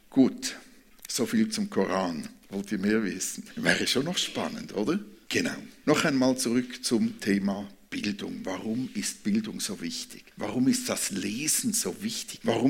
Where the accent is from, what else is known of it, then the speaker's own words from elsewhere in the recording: Thurgau, Switzerland; kennen wir als Thurgauer, oder?